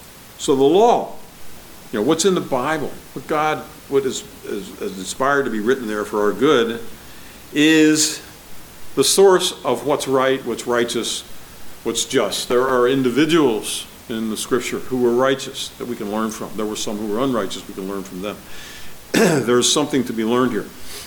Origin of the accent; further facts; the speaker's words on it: Baltimore, Maryland, United States; But when I grew up in the Baltimore area, we had one of the stations, and I guess it's probably true in any large market, they call their news action news.